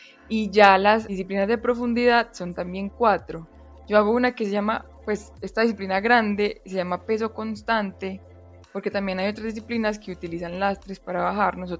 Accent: Pereira, Risaralda, Colombia; now in Medellín, Colombia; Yo nací en Pereira y toda la vida fui deportista y por el deporte a los 17 me fui a vivir a Medellín para poder seguir entrenando y poder seguir estudiando. Entonces sí, toda la vida he estado en el eje y en Antioquia.

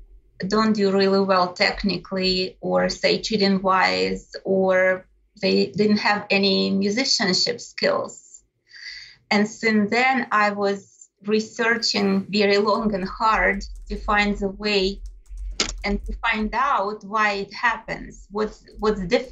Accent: Ukraine; English is a second language; I was born and received my training in Ukraine.

